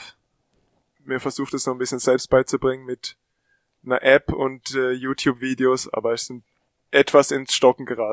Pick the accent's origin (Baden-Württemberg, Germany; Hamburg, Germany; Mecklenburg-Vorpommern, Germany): Baden-Württemberg, Germany; Pforzheim; Genau, also Pforzheim ist nicht ganz so weit von hier, bis Heidelberg sind es, glaube ich, 80 Kilometer.